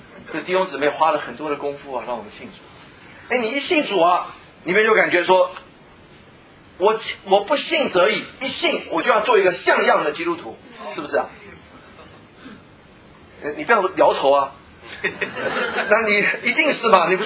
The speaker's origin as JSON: {"language": "Chinese", "country": "China", "said": "那么我们中国人，或我们通常对恩典的领会"}